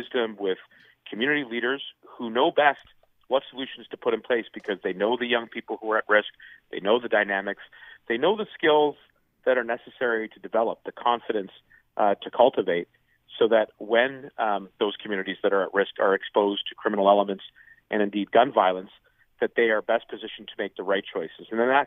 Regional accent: Toronto, Ontario, Canada; my hometown in Toronto.

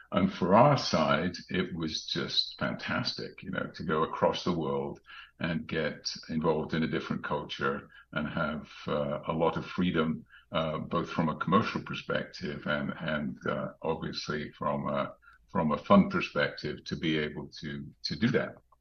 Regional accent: North West England, United Kingdom; now in United States; the accent is a little bit of a giveaway, I guess. I was born just outside Manchester in England. And I went all through my high school and college in England.

